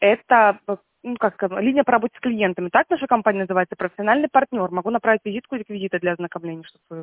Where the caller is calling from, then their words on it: Saint Petersburg, Russia; Я звоню вам из Санкт-Петербурга.